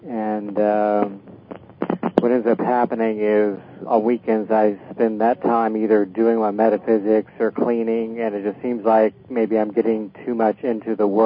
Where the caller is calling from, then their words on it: Daytona Beach, Florida, United States; I'm calling from Daytona Beach.